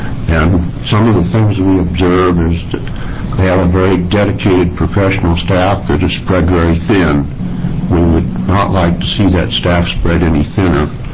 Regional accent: Corvallis, Oregon, United States; Chairman Devlin and members of the committee … from Corvallis, Oregon.

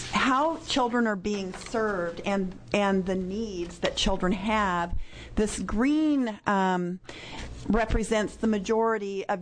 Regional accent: Portland, Oregon, United States; And though I am from the Portland area

